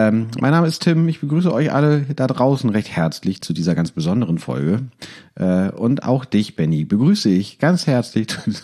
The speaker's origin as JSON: {"language": "German", "region": "Hamburg", "country": "Germany", "said": "Und wir nun als Hamburger Vertreter, also es wurde gesagt, hinterher erinnere ich, dass man dir das sehr doll anhört, dass du aus Hamburg stammst und mir nicht."}